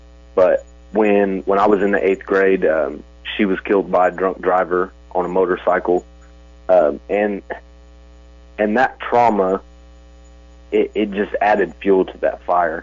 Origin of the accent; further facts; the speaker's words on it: Shawnee, Oklahoma, United States; also born or lived in Muskogee; I was born in June of 1988 in Muskogee, Oklahoma. We moved to Shawnee, Oklahoma when I was about 18 months old.